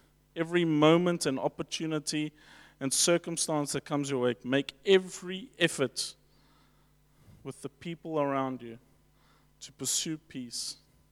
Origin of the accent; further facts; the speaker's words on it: England, United Kingdom; because I'm an Englishman